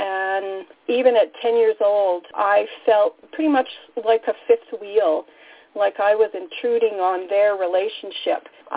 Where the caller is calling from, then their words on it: Calgary, Alberta, Canada; I'm a compulsive overeater. I'm region chair for Region 1, and I'm calling today from Calgary, Alberta, Canada.